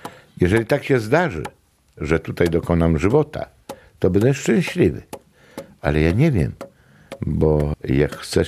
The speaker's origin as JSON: {"language": "Polish", "town": "Zaleszany", "region": "Podlaskie Voivodeship", "country": "Poland", "tie": "born or raised there", "also_born_or_lived": "Dydule / Grabowiec", "said": "Urodziłem się w Zaleszanach. Przeżyłem tam swoje dzieciństwo i młodość. Ożeniłem się. I myślałem, że to będzie jedyne i ostatnie miejsce mojego życia. Potem mieszkałem w Dydulach, w Grabowcu."}